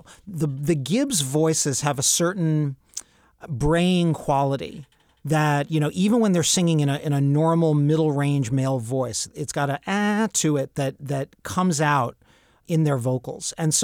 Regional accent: Bensonhurst, New York, United States; Well, that's probably because I grew up in Bensonhurst and I think fondly of the Saturday Night Fever soundtrack.

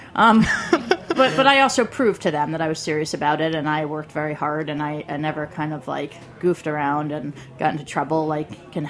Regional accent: Connecticut, United States; I'm from Connecticut.

